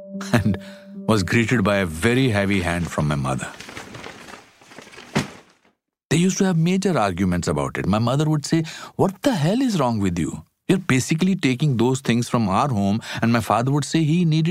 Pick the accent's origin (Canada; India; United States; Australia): India; Shimla, Himachal Pradesh; and I have taken you through my hometown, Shimla.